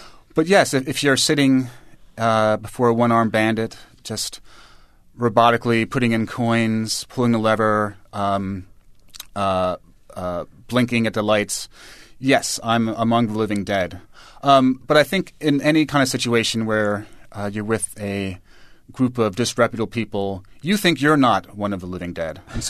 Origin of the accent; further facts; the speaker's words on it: New York, United States; I think maybe just growing up in New York in, you know, terrible 1970s New York that was dirty, covered in graffiti